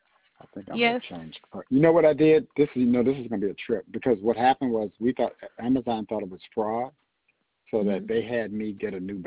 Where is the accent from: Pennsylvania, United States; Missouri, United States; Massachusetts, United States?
Missouri, United States; St. Louis; now in Los Angeles, United States; Originally from St. Louis, but I live in L.A. for the last 40-something years.